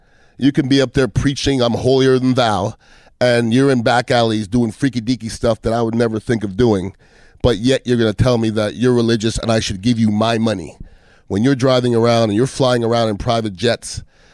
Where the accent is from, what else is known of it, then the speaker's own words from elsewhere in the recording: Montreal, Quebec, Canada; I grew up in Montreal, Canada